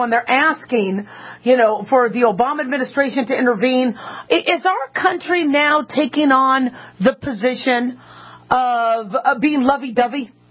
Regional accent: United States; I'm an American, and I live here, and I pay my taxes because we are a strong country.

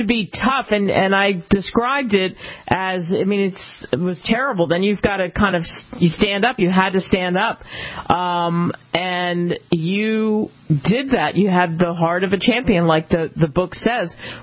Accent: New Jersey, United States; And I grew up in New Jersey, not far from Atlantic City, where the fights were big

